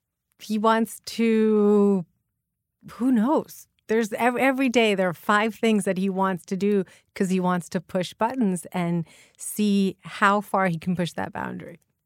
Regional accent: Puerto Rico; we have an American passport, but we're from Puerto Rico.

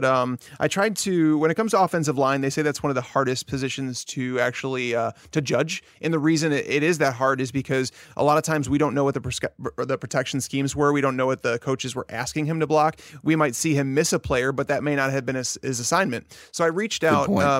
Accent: Chicago, Illinois, United States; because I'm from Chicago, I like them.

